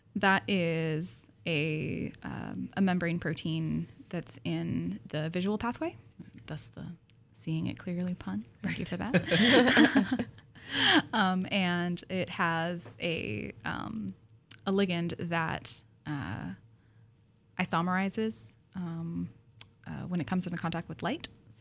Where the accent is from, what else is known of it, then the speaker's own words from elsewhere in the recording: Pacific Northwest, United States; I grew up in the Pacific Northwest.